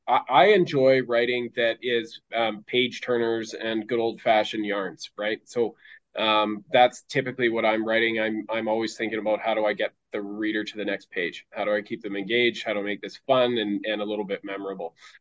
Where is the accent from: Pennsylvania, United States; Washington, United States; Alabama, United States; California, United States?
Washington, United States; Seattle; And so I spent a good portion of my life kind of growing up around Seattle because my aunt and uncle lived there.